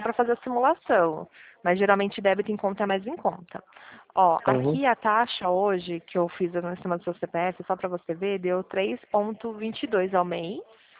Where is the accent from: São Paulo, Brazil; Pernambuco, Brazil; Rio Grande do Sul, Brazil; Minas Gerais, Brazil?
São Paulo, Brazil; Pirassununga; Ah, eu sou de interior de São Paulo, Pirassununga.